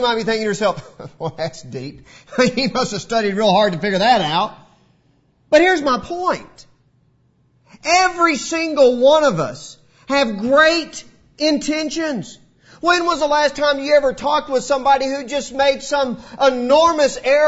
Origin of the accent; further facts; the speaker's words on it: Texas, United States; Growing up in West Texas, we had a unique school situation in our town.